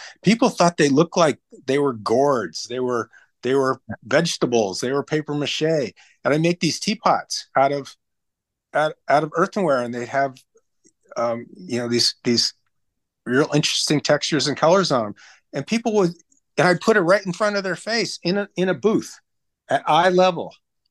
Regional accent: Los Angeles, California, United States; I grew up in Los Angeles, and a bunch of my buddies are doctors at this point.

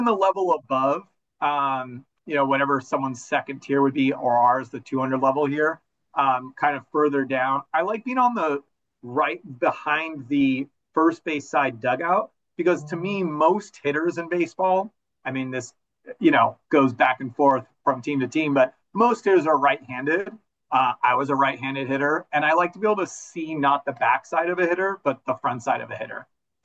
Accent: California, United States; now in New York, United States; as someone that's not born and raised in New York and was intimidated initially by the subways, I wish I had just done it when I first got here and jumped into it, because it's so easy. And being a SoCal native and driving everywhere

